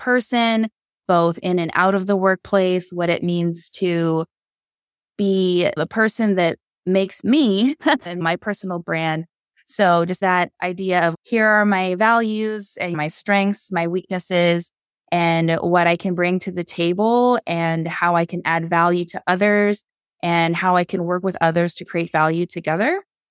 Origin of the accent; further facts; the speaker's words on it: Chevak, Alaska, United States; I'm originally from Chivak, Alaska.